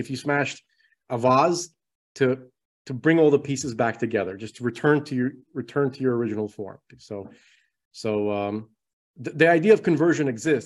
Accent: United States; born there; Well, I was born in the United States, but he was very little when he came over.

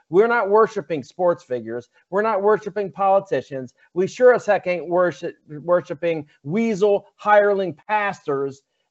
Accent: Ohio, United States; They are making such a great difference in my home state of Ohio.

